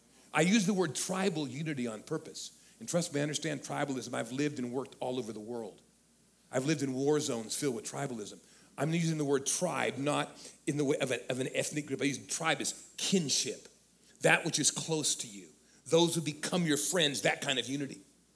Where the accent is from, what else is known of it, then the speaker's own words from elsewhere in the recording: San Diego, California, United States; I was from San Diego. My co-pastor was from Oakland.